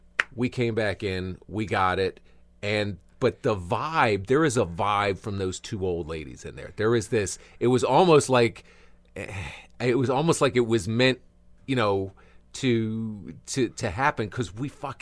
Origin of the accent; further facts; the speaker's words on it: Washington, District of Columbia, United States; Originally D.C.